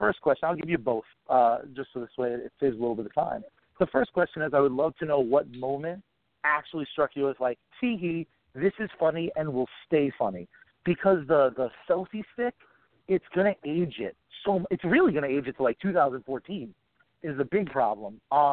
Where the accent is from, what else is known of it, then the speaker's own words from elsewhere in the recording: Long Island, New York, United States; I am from Long Island, New York, and I'm a very new member to the new Ghostbusters of Long Island.